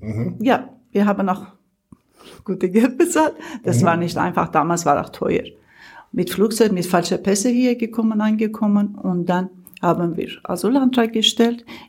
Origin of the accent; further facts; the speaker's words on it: Iran; born there; German is a second language; moved away; Wir waren reich, und ich bin in Iran geboren, aber ich bin eine Christin, Armenien.